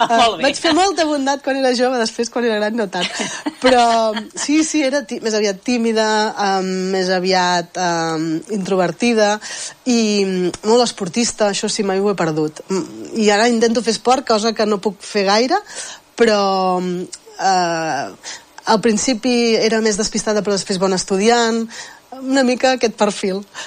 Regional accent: Manresa, Catalonia, Spain; born there; vaig néixer a Manresa a l'hospital, a la clínica Sant Josep.

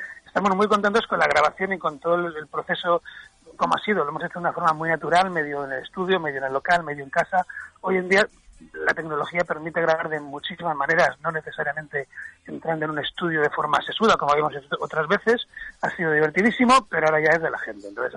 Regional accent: Burgos, Castile and León, Spain; now in Mallorca, Spain; nosotros los mallorquines, bueno, yo soy de Burgos, pero llevo aquí toda mi vida prácticamente

